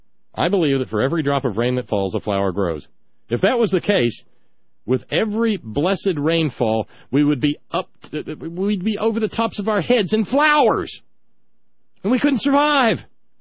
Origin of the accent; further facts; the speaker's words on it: the South, United States; I am a Southerner, okay? I'm not an outsider. I'm from the belly of the beast. I can talk about its innards.